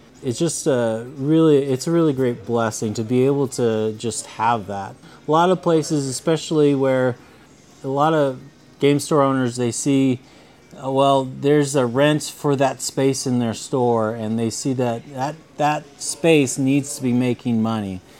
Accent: Washington, United States; Yeah, I am originally from Western Washington, and my dad was in the military, and so we moved around a whole lot

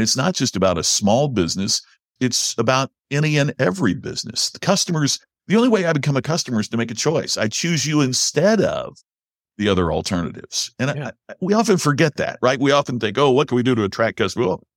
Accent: Crothersville, Indiana, United States; grew up in a very rural community in southern Indiana, about 30 miles north of Louisville, Kentucky. I'm from Crothersville, Indiana.

